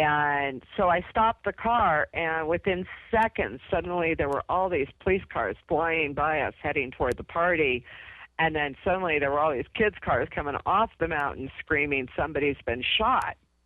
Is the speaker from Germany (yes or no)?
no; California, United States; I grew up outside of San Francisco in the early 70s.